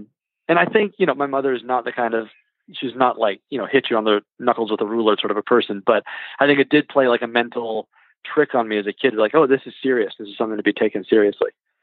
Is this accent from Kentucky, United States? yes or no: yes; Louisville, Kentucky, United States; Yeah, I'm from Louisville.